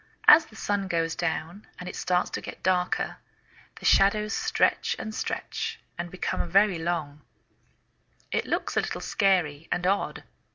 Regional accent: England, United Kingdom; now in United States

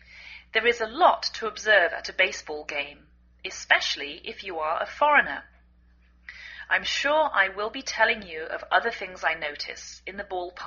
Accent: England, United Kingdom; now in United States

